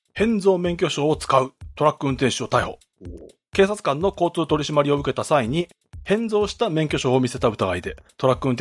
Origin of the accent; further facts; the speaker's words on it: Chile; now in Japan; チリから来てる私はどうなるんですか。